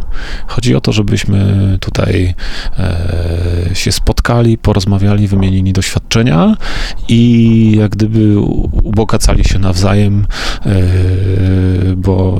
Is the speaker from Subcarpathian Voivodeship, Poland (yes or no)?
yes; Lesko, Subcarpathian Voivodeship, Poland; Rzeczywiście pochodzimy stąd. … pochodzi z Orelca, ja pochodzę z Leska